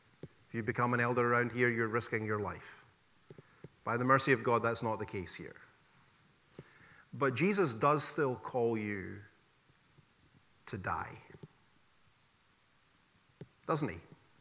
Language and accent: English; Scotland, United Kingdom; in my hometown, there's 5 million people and I think 7 or 8 million sheep. My home country in Scotland.